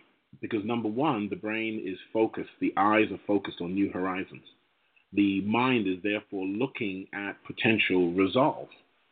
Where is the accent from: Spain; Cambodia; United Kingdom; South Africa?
United Kingdom; England; now in United States; So as an English guy, born and raised, coming to America, finding out all the different cultures that are out here, more so, and having lived with them, I embrace that change.